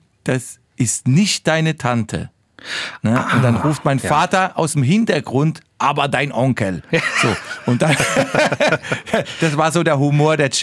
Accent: Mannheim, Baden-Württemberg, Germany; in Mannheim direkt, in meiner Heimatstadt.

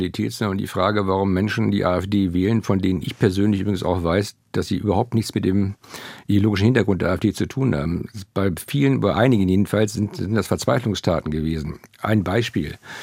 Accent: Schleswig-Holstein, Germany; ich komme aus Schleswig-Holstein

